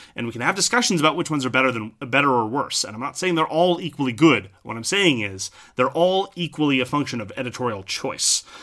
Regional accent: French Canada, Canada; I'm from French Canada.

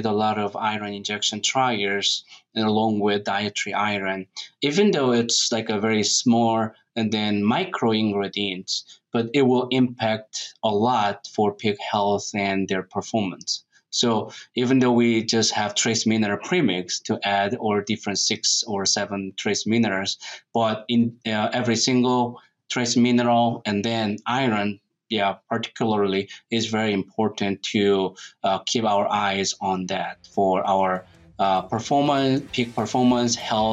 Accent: South Korea; English is a second language; moved away as an adult; now in United States; I'm originally from South Korea. So I did my bachelor, master, and PhD in South Korea, Seoul National University, with my major emphasis in swine nutrition. And then I came into United States on 2012

